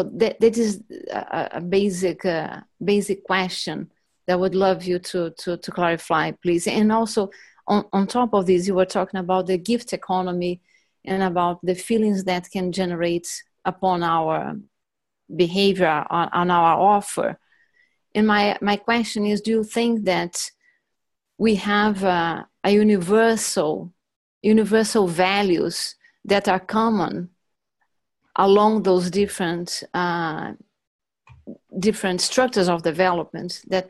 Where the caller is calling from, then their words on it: Rio de Janeiro, Brazil; I'm calling from Rio de Janeiro in Brazil.